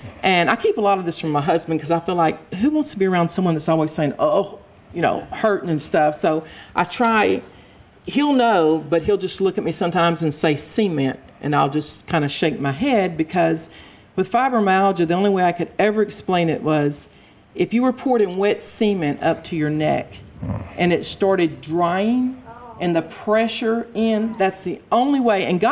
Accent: Texas, United States; because I'm from East Texas, so I'd cook down my pears and stuff

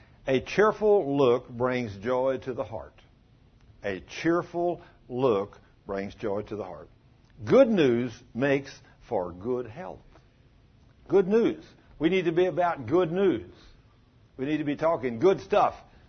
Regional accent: Texas, United States; I said, well, I'm not from Chicago. I'm from Texas. And I said, that's not the way we do things in Texas.

